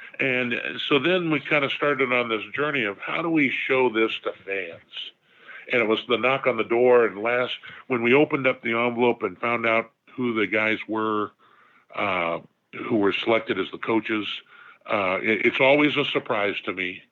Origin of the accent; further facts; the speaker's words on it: California, United States; I grew up about 10 miles from Disneyland, and back when it was an orange grove.